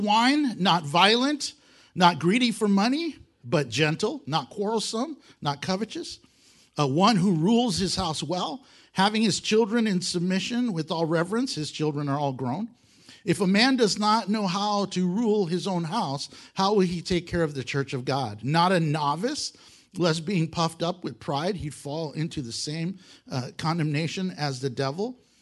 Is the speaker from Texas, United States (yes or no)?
yes; Houston, Texas, United States; I'm from Houston.